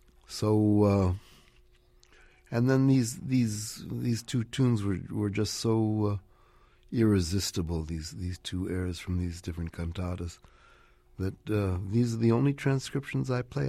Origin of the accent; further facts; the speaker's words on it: San Francisco, California, United States; I'm from San Francisco, and he came to San Francisco to the War Memorial Opera House